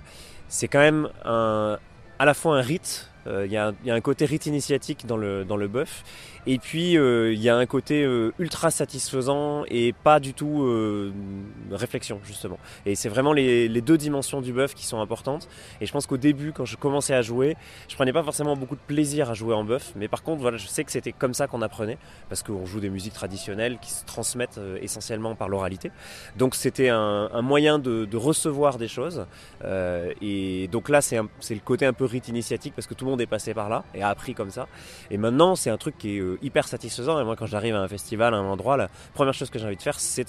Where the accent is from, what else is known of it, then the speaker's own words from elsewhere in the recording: Auvergne-Rhône-Alpes, France; je suis d'Auvergne.